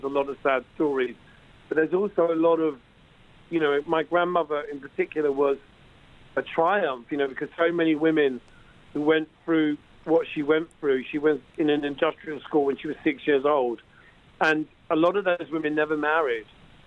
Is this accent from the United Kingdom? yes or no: yes; London, United Kingdom; born there; My dad's family are from Turles, and my mum is from Dublin. I was born in London, but I was raised very much in a kind of Irish atmosphere